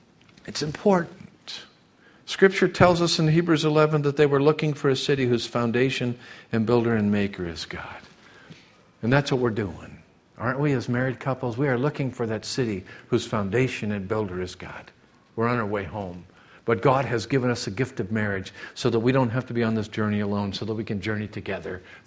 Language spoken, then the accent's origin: English; California, United States; We're from Southern California like Eddie Albert and Zsa Zsa.